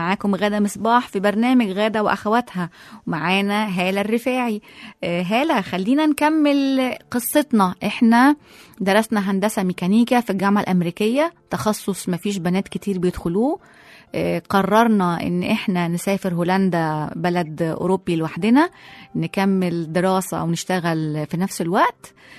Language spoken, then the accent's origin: Arabic; Egypt; هل حسيتي ان في تمييز ما بين الراجل والست في الشغل عندنا في مصر